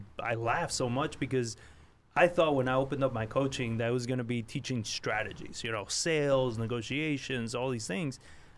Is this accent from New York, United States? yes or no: yes; New York, United States; So after 20 years of being in this country, I kind of overstayed my welcome a little bit. So I grew up in New York, went to school.